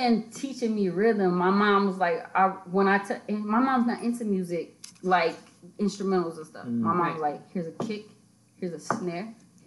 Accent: the South, United States; And, you know, I grew up in the South, but my mom loved him.

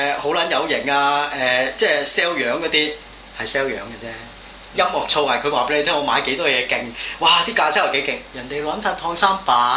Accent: Hong Kong; 我哋香港人，尤其都市人都唔好。

